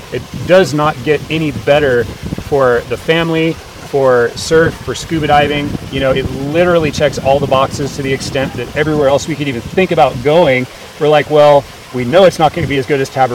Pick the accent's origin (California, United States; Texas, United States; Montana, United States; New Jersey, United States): California, United States; Encinitas; So I grew up in, you know, Cardiff, Encinitas back in the 90s at a spot called Seaside.